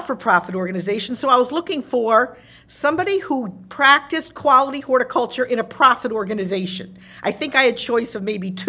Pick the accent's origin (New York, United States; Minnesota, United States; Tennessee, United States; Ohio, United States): New York, United States; I went across country 4 times, going to the University of Arizona from my home state of New York.